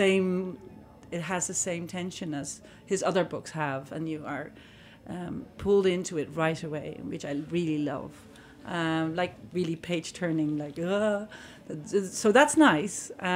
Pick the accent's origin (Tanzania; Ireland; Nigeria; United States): Ireland; born there; I was born in Ireland.